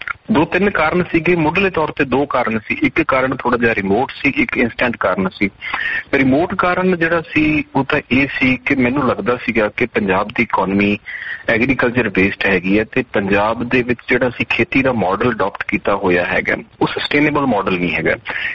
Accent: Songarh Ratte Wala, Punjab, India; ਮੇਰਾ ਪਿੰਡ ਹੈਗਾ ਜੀ ਮੁਕਤਸਰ ਤੋਂ 22 ਕਿਲੋਮੀਟਰ ਸਾਈਡ ਤੇ ਸੋਨਗੜ੍ਹ ਰੱਤੇ ਵਾਲਾ।

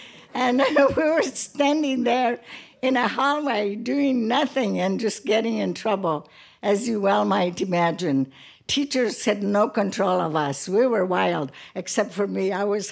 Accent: Brazil; I grew up in Brazil where it's really difficult not to be part of a group.

